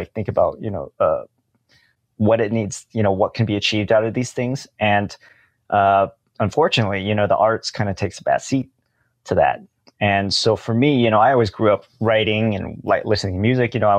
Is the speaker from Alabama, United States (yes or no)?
no; Olympia, Washington, United States; I grew up in Olympia, Washington, which is kind of like the capital city of Washington State